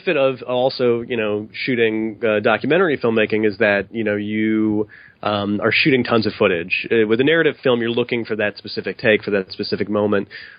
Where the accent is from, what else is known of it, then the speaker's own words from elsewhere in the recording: Ohio, United States; I'm from Ohio originally